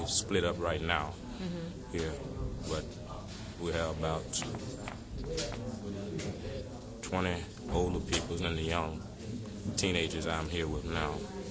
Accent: Birmingham, Alabama, United States; I'm from Birmingham, Alabama. I'm 19 years old.

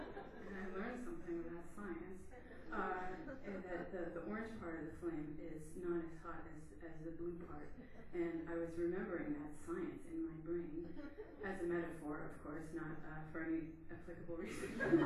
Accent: New York, United States; I turned to the person behind me and I said, "I'm from New York."

